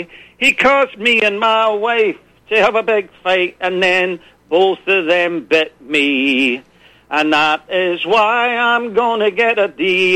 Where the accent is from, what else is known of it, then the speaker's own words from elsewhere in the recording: Falkirk, Scotland, United Kingdom; also born or lived in Lurgan, United Kingdom; Well, I'm from Falkirk in Scotland, but my mother is from Lurgan in County Armagh, and I actually spent some time living there.